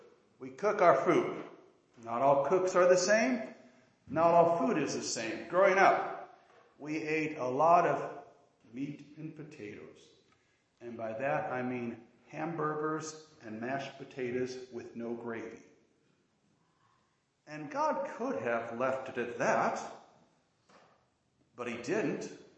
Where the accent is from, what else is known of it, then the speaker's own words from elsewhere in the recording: Milan, Illinois, United States; My wife and I both grew up around here. I'm from Milan. She's from Orion.